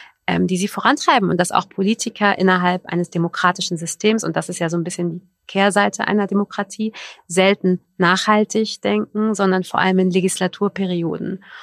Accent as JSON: {"language": "German", "country": "Germany", "said": "Das ist für mich als Deutsche im Jahr 2025 der einzig logische Gedanke"}